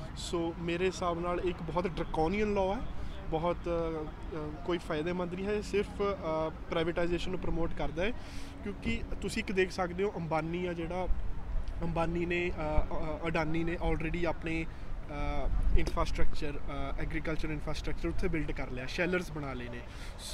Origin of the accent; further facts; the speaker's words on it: Mohali, Punjab, India; ਸੋ ਇਹ ਬਹੁਤ, ਮੈਂ ਮੋਹਾਲੀ ਤੋਂ ਆਉਂਦਾ, ਹੈ ਨਾ।